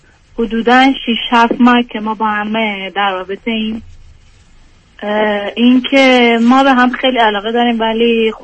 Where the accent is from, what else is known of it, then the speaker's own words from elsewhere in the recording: Iran; moved away; من 6 سال خارج از ایرانم